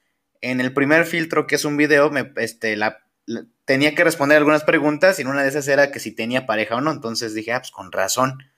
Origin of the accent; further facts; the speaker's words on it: Mexico; como benditos mexicanos que somos, no empieza a la 1 el casting